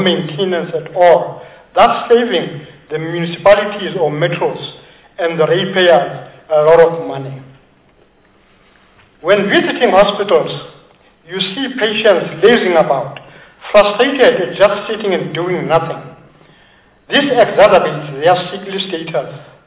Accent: Kagiso, Gauteng, South Africa; from Kagiso in Mogale City, next to the cradle of humankind

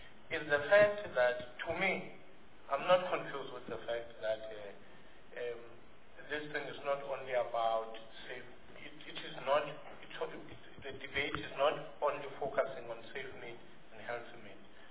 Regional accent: KwaZulu-Natal, South Africa; I'm from KwaZulu-Natal. I shop in Kosi, and I know they're in Belgium.

